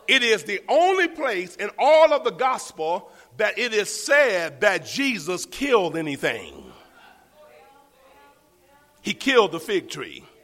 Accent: Florida, United States; For example, I grew up in Florida, and I never heard an orange struggling to produce a fruit.

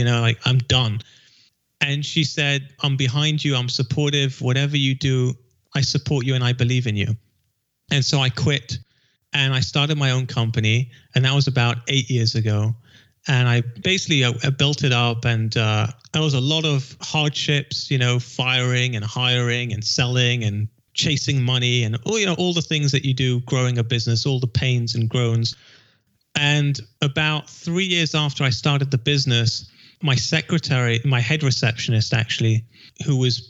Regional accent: London, United Kingdom; now in California, United States; She was from California. I'm from London.

